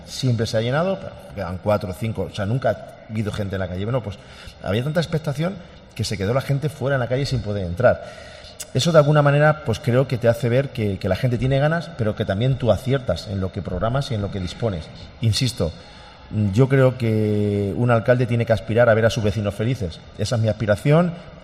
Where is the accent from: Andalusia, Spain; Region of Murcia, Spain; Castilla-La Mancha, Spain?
Castilla-La Mancha, Spain; Malagón; Yo empezaré a disfrutar a partir del lunes cuando acabe la feria de mi pueblo. … muchísimas gracias. Muchísimas gracias a vosotros por venir a cubrir esta feria y por estar aquí presentes en Malagón.